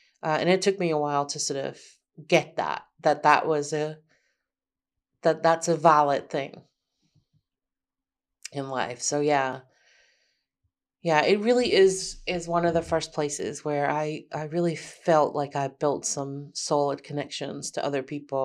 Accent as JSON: {"language": "English", "town": "Amsterdam", "region": "North Holland", "country": "Netherlands", "tie": "born or raised there", "said": "I grew up around Amsterdam. So Amsterdam feels familiar, but I find Amsterdam quite annoying."}